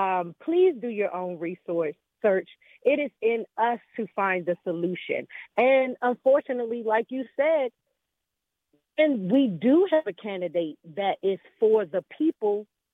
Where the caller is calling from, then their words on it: Washington, District of Columbia, United States; Hey, yes, this is … calling from D.C.